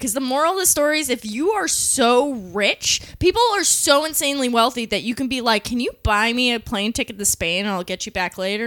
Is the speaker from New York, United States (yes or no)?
yes; Long Island, New York, United States; But like I am from Long Island, and I know exactly what to say to these women.